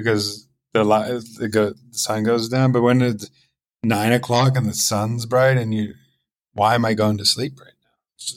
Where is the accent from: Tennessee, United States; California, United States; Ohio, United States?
California, United States; San Diego; I grew up in San Diego, and I don't remember a restaurant opening after 9.